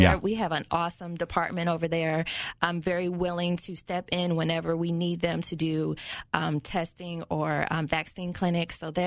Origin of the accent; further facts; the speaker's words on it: Peoria, Illinois, United States; I am, born and raised in Peoria, Illinois.